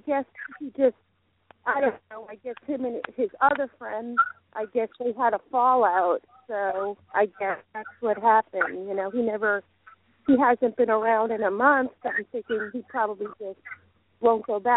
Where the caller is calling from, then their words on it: Delaware, United States; from Delaware.